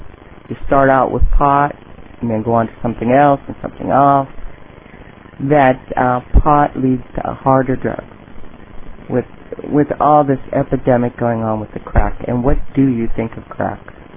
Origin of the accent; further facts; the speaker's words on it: West Palm Beach, Florida, United States; I'm from West Palm Beach.